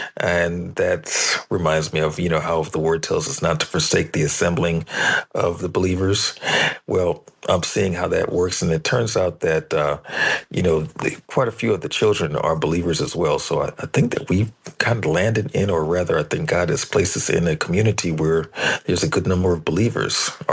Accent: Tacoma, Washington, United States; I am hailing from Tacoma, Washington

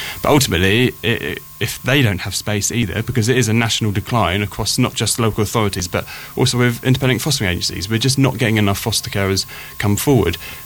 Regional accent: South East England, United Kingdom; not just because obviously I'm from the Isle of Wight

